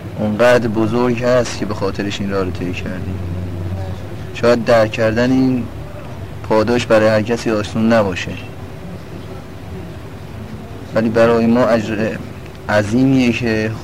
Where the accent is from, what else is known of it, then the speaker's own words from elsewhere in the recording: Tehran, Tehran Province, Iran; ازامی از تهران، پایگاه مقداد.